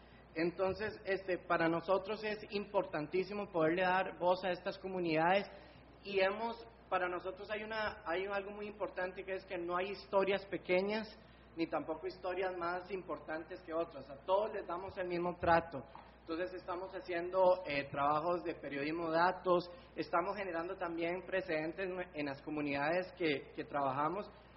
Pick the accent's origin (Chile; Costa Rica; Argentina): Costa Rica; Y en mi país, en Costa Rica, se está dando un fenómeno